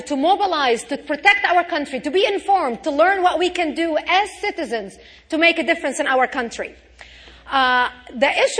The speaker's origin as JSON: {"language": "English", "country": "Lebanon", "said": "I come from Lebanon."}